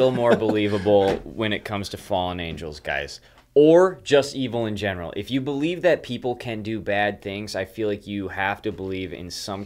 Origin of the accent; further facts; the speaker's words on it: Wisconsin, United States; You know, like, we're originally from Wisconsin, so, like, there's reservations out there still